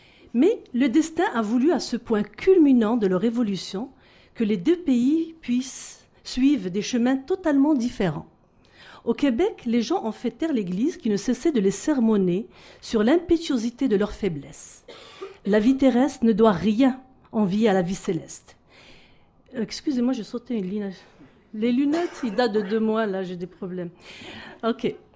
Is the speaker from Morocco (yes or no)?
yes; Morocco; now in Canada; Alors, moi, je suis marocaine, je peux dire québécoise de souche marocaine.